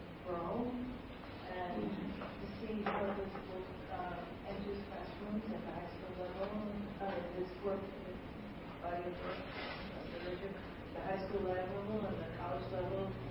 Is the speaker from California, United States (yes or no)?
no; Rochester, New York, United States; from Rochester, New York